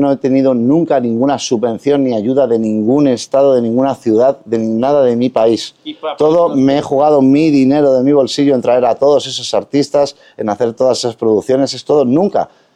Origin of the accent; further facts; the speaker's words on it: Spain; olvídate de que hubiera una persona que no fuera española en mi país.